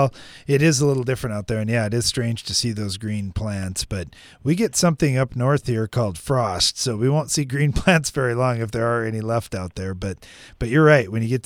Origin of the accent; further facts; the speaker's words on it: South Africa; moved away as an adult; now in Canada; I'm from South Africa originally, farmed there for 18 years, but now I'm up in Saskatchewan, Canada, and I've been helping on a big farm up here.